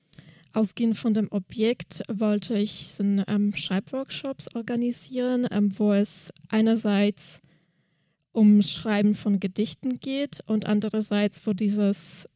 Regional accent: Slovakia; first language Slovak; German is a second language; weil in meiner Muttersprache, also ich komme aus der Slowakei, heißt Poesiealbum

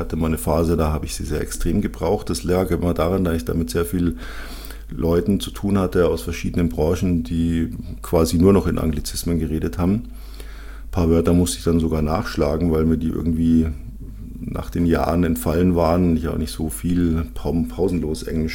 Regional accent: Bavaria, Germany; accent: Bavarian; ich bin zweisprachig aufgewachsen, ich habe Hochdeutsch gelernt, ich kann aber auch Bayerisch Dialekt perfekt reden. Und wenn jemand mit mir hier in Bayern bayerisch redet

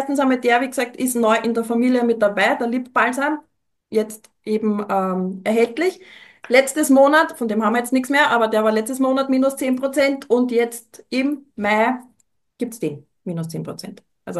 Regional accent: Austria; Bei uns in Österreich sind es die Gelsen

